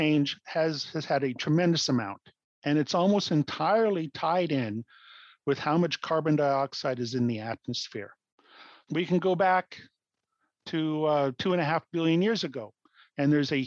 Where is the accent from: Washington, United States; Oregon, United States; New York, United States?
Oregon, United States; Portland; Oh, yes. I grew up in the Portland area. I often puzzled about these features.